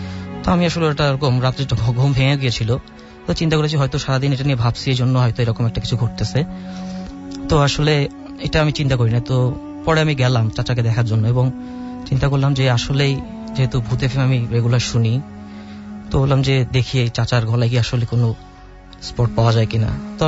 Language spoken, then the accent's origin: Bangla; Raipur, Chittagong Division, Bangladesh; now in Dhaka, Bangladesh; আমার বাড়ি হচ্ছে লক্ষ্মীপুরের রায়পুরে।